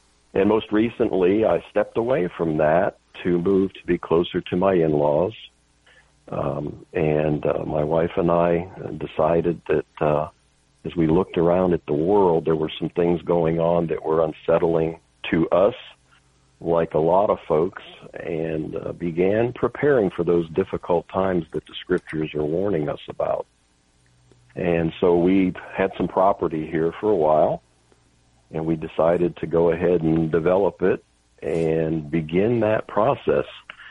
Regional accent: Florida, United States; I'm actually from the Florida area, south of where you're currently living, and was there as a police officer with two different agencies for 15 years.

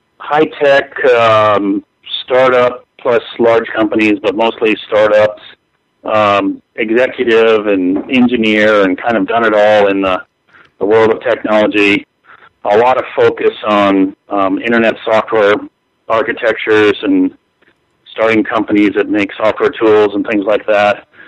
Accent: Los Angeles, California, United States; born and raised in Los Angeles, and spent a lot of time in the startup scene there.

